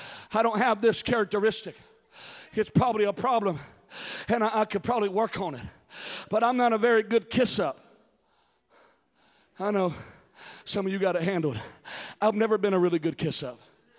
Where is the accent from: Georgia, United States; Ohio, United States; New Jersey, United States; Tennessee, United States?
Ohio, United States; Columbus; also born or lived in San Diego, United States; I was in San Diego, California, and my dad, we were just a different breed. And I was raised in Columbus, Ohio. We were like the Beverly Hillbillies that went to California.